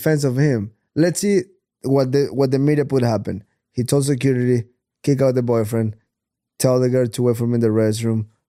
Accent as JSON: {"language": "English", "country": "Ecuador", "said": "I said, like, bitch, I'm from Ecuador."}